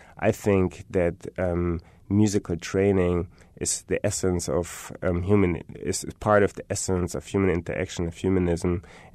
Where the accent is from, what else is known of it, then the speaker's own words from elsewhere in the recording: Germany; English is a second language; I'm from Germany.